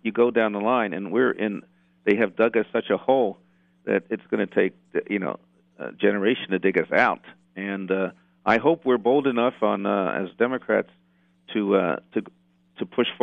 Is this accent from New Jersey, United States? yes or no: no; San Diego, California, United States; I know in my hometown of San Diego, many of the veterans are registered Republican